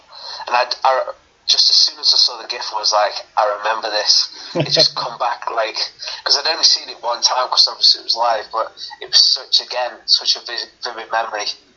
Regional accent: Stoke-on-Trent, West Midlands, United Kingdom; So, I was born and raised in Stoke-on-Trent

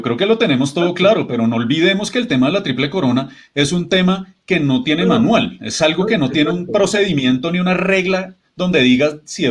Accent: Colombia; lo que más nos toca a nosotros como pilotos, como colombianos

